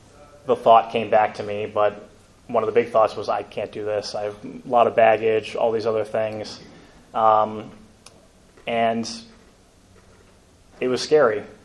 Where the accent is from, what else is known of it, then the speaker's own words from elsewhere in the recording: Akron, Ohio, United States; I entered at John Carroll after graduating from Firestone High School, growing up in Akron in 2013.